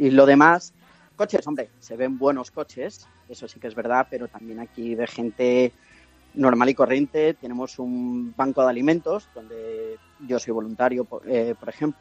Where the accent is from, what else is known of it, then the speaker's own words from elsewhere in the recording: Badajoz, Extremadura, Spain; yo soy de Badajoz, yo soy de campo